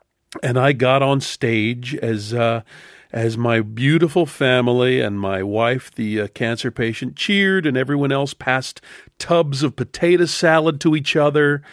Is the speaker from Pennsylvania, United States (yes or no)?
yes; Philadelphia, Pennsylvania, United States; The Liberty Bell, Philadelphia, my hometown.